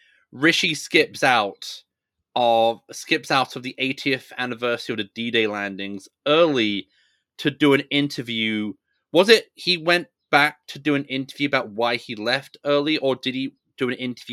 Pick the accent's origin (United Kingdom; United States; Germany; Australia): United Kingdom; moved away; As a Brit who immigrated out 13 years into the 14-year uncontested reign of unmatched Tory power